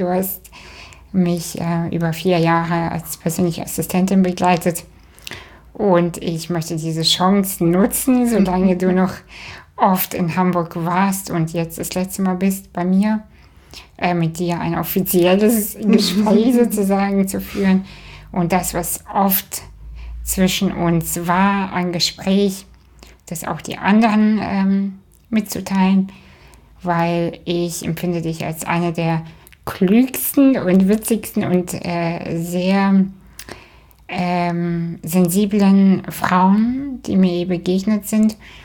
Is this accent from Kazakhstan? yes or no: yes; Kazakhstan; now in Germany; Wir sind beide aus Kasachstan und sind, soweit ich weiß, im gleichen Jahr sogar